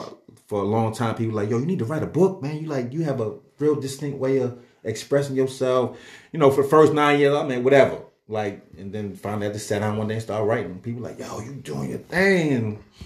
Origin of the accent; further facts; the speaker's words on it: New York, United States; You know, I'm a New Yorker. I'm doing time in Georgia.